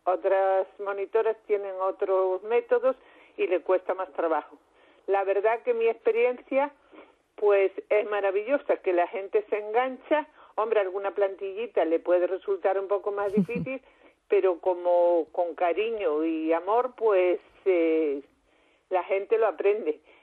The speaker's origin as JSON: {"language": "Spanish", "town": "Camariñas", "region": "Galicia", "country": "Spain", "tie": "born there", "said": "yo nací en Camariñas, la sí, tierra por excelencia, hombre, del encaje de bolillos."}